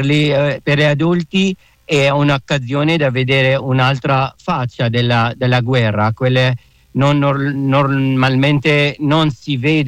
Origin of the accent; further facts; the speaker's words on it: Syria; dalla Siria, dalla guerra in Siria, che è il mio paese di origine.